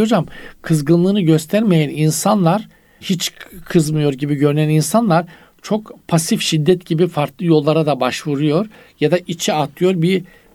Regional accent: Black Sea Region, Turkey; Ha, bizim Karadeniz'de tabii kolay parlar, kolay söner.

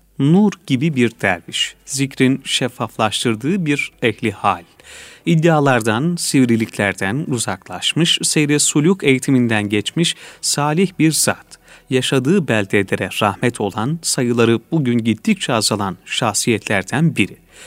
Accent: Beki, Uşak, Turkey; 1930 yılında Uşak'ın Karahallı ilçesinin Beki köyünde dünyaya gelmişim.

